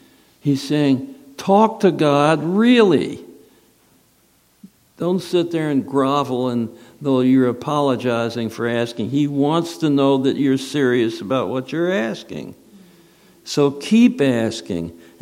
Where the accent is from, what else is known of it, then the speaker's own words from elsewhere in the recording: Southern United States, United States; Daddy. I'm from the South, Daddy.